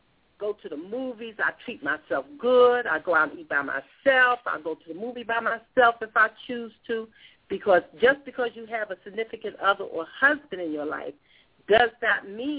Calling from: Georgia, United States; I'm calling from Georgia.

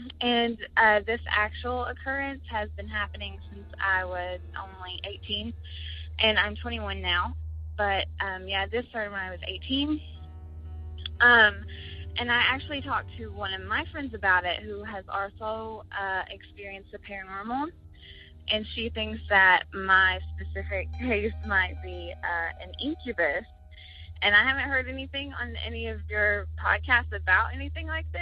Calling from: Kentucky, United States; I'm calling from Kentucky.

